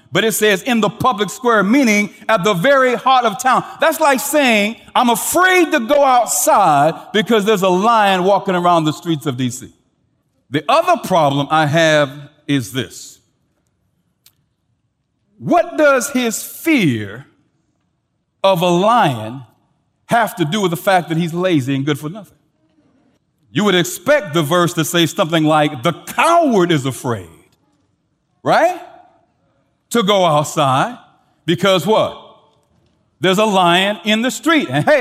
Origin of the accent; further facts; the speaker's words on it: St. Louis, Missouri, United States; I will never forget when I was in school growing up in St. Louis, I was playing basketball one day.